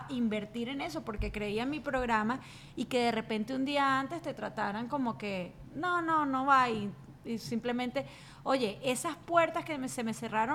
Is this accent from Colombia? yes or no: no; Venezuela; now in United States; ahora podía decir que era americana, y sí, soy venezolana, nací allá, crecí allá, pero también era americana.